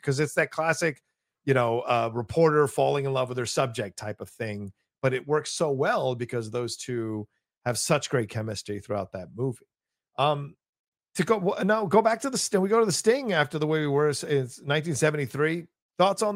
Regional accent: Virginia, United States; And growing up in Virginia, WWDC5 showed The Great Waldo Pepper all the time on Saturday afternoons.

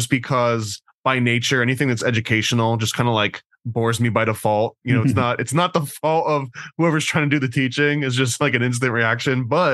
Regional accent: United States; I mean, I'm paranoid American, and I'm always big in the conspiracy theories.

